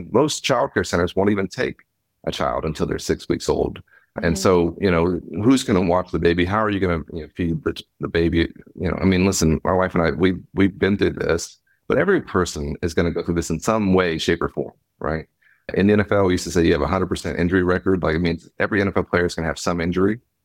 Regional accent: Texas, United States; Yeah, I mean, so my answer as a Texan will always be

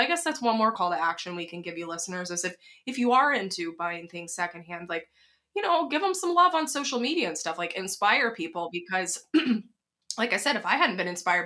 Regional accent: the South, United States; I'm from the South, and my mom and my grandma were like aghast when I said, I am not registering for china.

